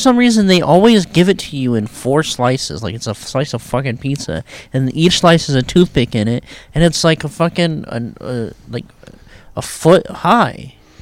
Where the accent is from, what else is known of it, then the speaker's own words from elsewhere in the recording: New York, United States; It's kind of like a New York type place. Hey, I'm from New York.